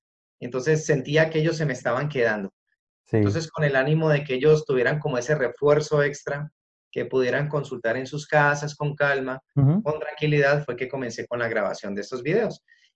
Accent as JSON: {"language": "Spanish", "town": "Cali", "region": "Valle del Cauca", "country": "Colombia", "said": "yo soy colombiano, soy de la ciudad de Cali, tengo 46 años."}